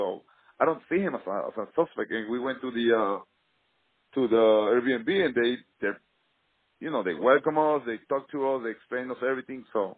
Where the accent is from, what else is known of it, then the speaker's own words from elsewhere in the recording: Venezuela; I'm from Venezuela